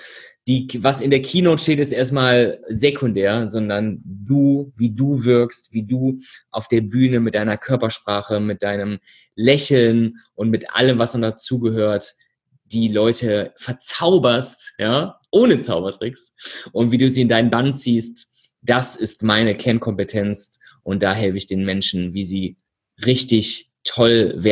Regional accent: Düsseldorf, North Rhine-Westphalia, Germany; Viele denken immer noch, ich bin aus Berlin. Sage ich immer wieder, der in Berlin aus Düsseldorf.

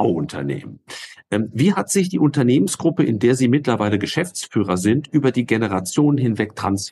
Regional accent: Dortmund, North Rhine-Westphalia, Germany; born there; Als gebürtiger Dortmunder, der ich ja bin

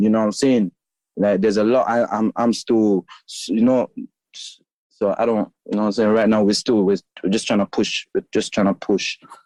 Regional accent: Gambia; Again, me, I come from Gambia with pride.

